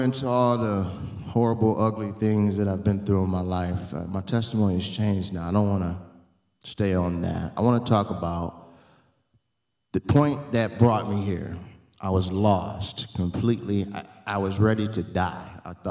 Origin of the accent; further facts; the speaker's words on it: Aurora, Illinois, United States; Yes. I'm 40 years old. I'm from Aurora, Illinois, born and raised.